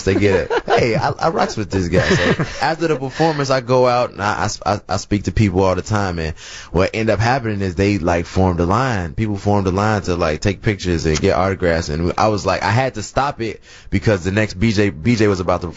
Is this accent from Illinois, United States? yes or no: yes; Chicago, Illinois, United States; And, you know, growing up in Chicago, you grew up going to the Taste all the time.